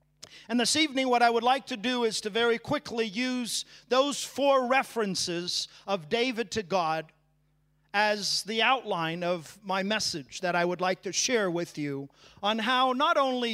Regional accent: Taiwan; I grew up in Taiwan, and so I was always a head taller than everybody else in the class.

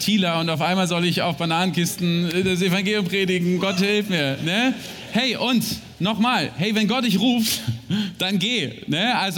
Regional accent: Berlin, Germany; now in London, United Kingdom; als Berliner, der in London arbeitet

